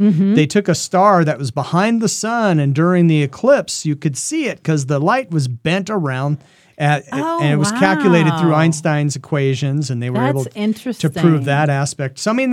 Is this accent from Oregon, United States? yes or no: yes; Canby, Oregon, United States; I was a teenager, and I grew up in Oregon, and there was going to be a total eclipse at my house in Canby, Oregon. 30 miles north of Salem.